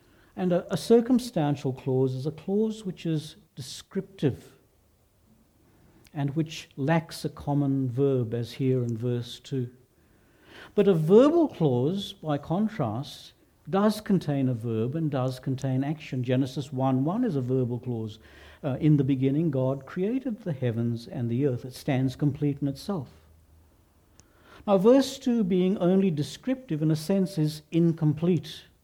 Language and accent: English; Australia; now in England; I studied Hebrew a long time ago as an Australian living in England under a Welsh tutor, so something has definitely had to get lost in the vocalization of that.